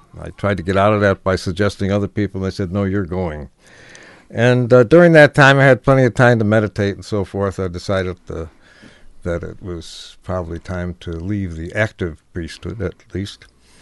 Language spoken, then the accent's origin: English; Buffalo, New York, United States; I was born in Buffalo, New York. At that time, it was the seventh largest city in the United States. And I grew up there and went to grammar school and high school there.